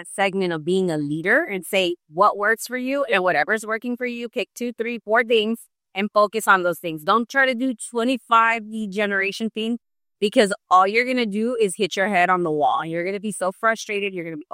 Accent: Los Angeles, California, United States; I went to school. I grew up in South Central.

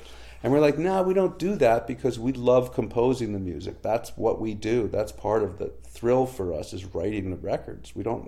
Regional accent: Canada; a challenge you face as a Canadian recording artist is, you know, we have a small country and a very small music press here

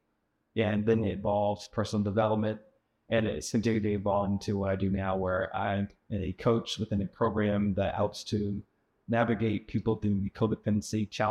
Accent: North Carolina, United States; also born or lived in Philadelphia; now in Atlanta, United States; So native of North Carolina. I moved out to Atlanta 17 years ago from Philadelphia, where I was working for a corporation at the time. Moved down here, got another corporate job.

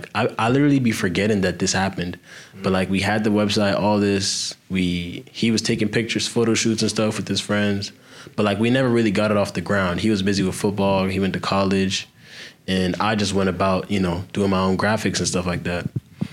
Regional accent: Maryland, United States; now in South Carolina, United States; Even though I'm from Maryland, I don't know about South Carolina

